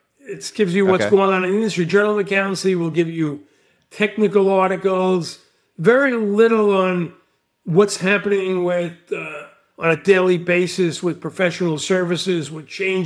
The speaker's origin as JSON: {"language": "English", "town": "Brooklyn", "region": "New York", "country": "United States", "said": "It's because I'm from Brooklyn. We look to the streets."}